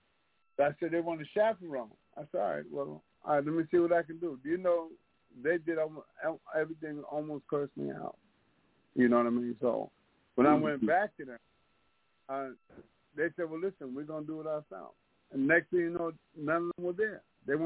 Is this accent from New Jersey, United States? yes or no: yes; New Jersey, United States; also born or lived in New York; I'm from Jersey, by way of New York.